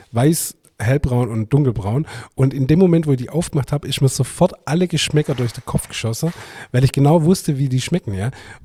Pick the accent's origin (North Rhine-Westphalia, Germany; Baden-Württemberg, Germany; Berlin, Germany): Baden-Württemberg, Germany; accent: Swabian; Ich denke ja immer, unser Dialekt verbaut uns einiges, aber anscheinend ist Schwäbisch halt doch sexy, gell?